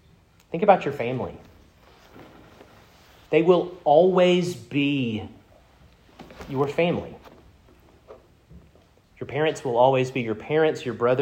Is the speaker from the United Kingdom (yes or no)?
no; Starkville, Mississippi, United States; Being born and raised in Starkville, Mississippi, spending the first 9 years of my life living in a house with maroon siding and white shutters, half a mile off campus